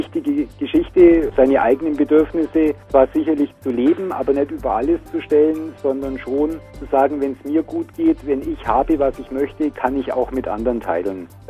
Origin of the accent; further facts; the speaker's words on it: Augsburg, Bavaria, Germany; Ich komme aus Augsburg.